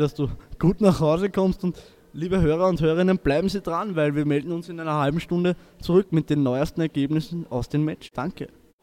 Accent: Krems, Lower Austria, Austria; Wir kommen eigentlich aus Krems, aus dem BRG Ringstraße, aus der 5B

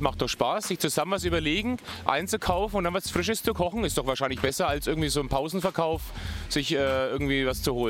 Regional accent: Germany; Also ich bin ja aus Deutschland, von daher weiß ich nicht so genau, was ihr schon für Unterrichtsfächer habt.

